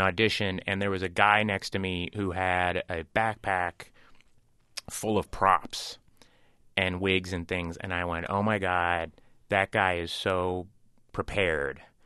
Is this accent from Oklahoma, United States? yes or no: yes; Oklahoma, United States; Well, he's from Texas, and I'm from Oklahoma, so that helped.